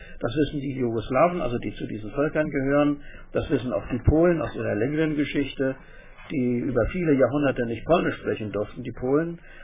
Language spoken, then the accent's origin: German; East Germany, Germany; Und da müssen wir uns hier als Ostdeutsche immer wieder daran gewöhnen